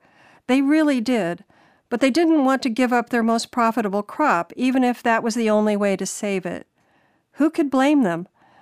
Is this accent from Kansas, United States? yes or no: yes; Goodland, Kansas, United States; A few years ago, I attended a meeting in my hometown, Goodland, Kansas.